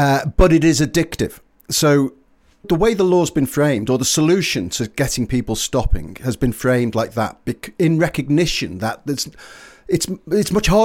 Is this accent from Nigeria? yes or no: no; Hightown, North West England, United Kingdom; I started smoking when I was 14 by the news agents in Hightown in where I grew up in Merseyside